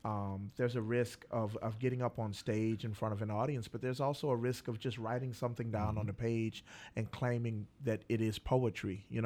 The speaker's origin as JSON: {"language": "English", "town": "Plaquemine", "region": "Louisiana", "country": "United States", "tie": "born or raised there", "lives_now": "Baton Rouge, United States", "said": "Well, I grew up in Plaquemine, Louisiana."}